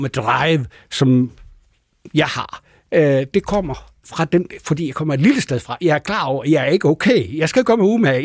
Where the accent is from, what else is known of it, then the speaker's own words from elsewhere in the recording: Jutland, Denmark; accent: Jutlandic; ligesom jeg taler med jysk accent.